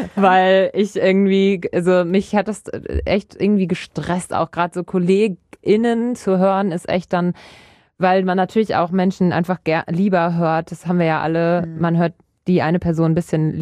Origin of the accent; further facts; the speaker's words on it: North Rhine-Westphalia, Germany; Aber bei mir im Dorf auch. Ich komme ja aus der Nähe von Bielefeld, Gütersloh, die Ecke.